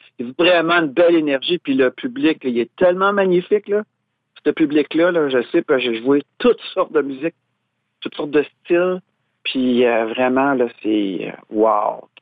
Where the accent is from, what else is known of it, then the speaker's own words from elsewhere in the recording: Quebec, Canada; on est québécois